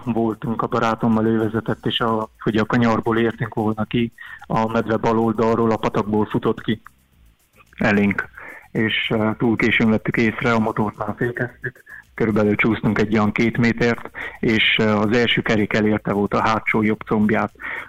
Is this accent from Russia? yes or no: no; Transylvania, Romania; Erdély vagyok. Erdély.